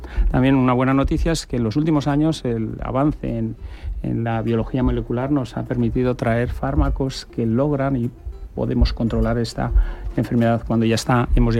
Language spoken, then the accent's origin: Spanish; Segovia, Castile and León, Spain; born there; moved away as an adult; Yo nací en Segovia, aunque llevo aquí desde los 18 años, pero me siento segoviano y voy siempre que puedo a Segovia y a la granja muy cerca.